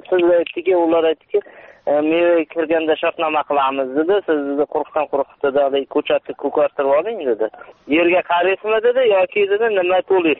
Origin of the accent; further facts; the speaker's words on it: Rafqon, Fergana Region, Uzbekistan; born there; Farg'ona viloyati Beshariq tumani Rafqon qishlog'ida Qo'rg'onda tug'ilganman.